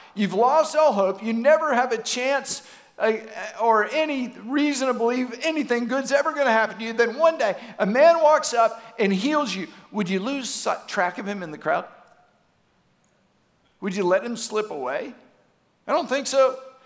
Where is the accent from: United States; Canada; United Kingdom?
United States; the South; I may have been in North Dakota, but I was from the South.